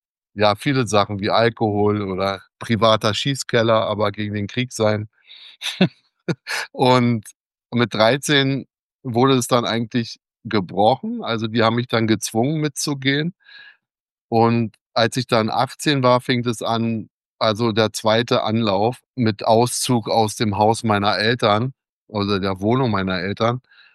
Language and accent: German; Berlin, Germany; Ich bin in Deutschlands größter Hochhaussiedlung groß geworden, dem Märkischen Viertel Berlin. Und da haben zeitweise 60.000 Menschen gewohnt auf ein paar Quadratkilometern.